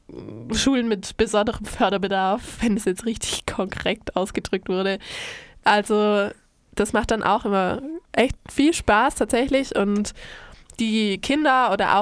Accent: Baden-Württemberg, Germany; Und ich komme halt aus der Nähe von Schwäbisch Hall.

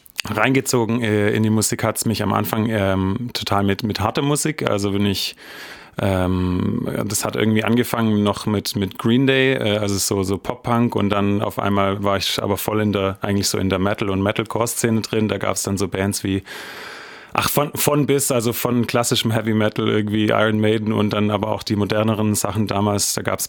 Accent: Baden-Württemberg, Germany; now in Schwäbisch Hall, Germany; Ich komme ursprünglich aus Ludwigsburger Ecke. Genau, bin in Arsberg aufgewachsen. In Ludwigsburg war ich auf der Schule. Und seit 12 Jahren wohne ich jetzt in Schwäbisch Hall mit meiner Frau.

